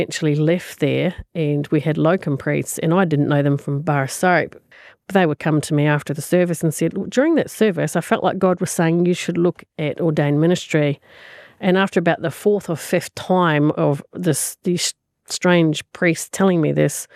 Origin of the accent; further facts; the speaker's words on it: New Zealand; part of the community I grew up in New Zealand was a tiny community, and the two biggest gossips in town were the local GP and the local priest.